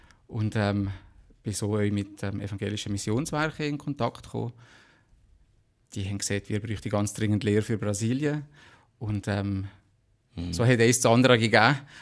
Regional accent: Valais, Switzerland; Aber die können sehr gut Walliserdeutsch. Von daher fühle ich mich schon als Walliser.

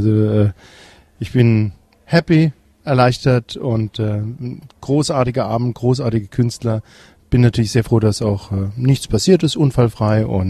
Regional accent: Mannheim, Baden-Württemberg, Germany; Dann werden wir im Mai mit einer Ausgabe Artistica Meets Friends zu Gast in Mannheim sein, in meiner Heimatstadt.

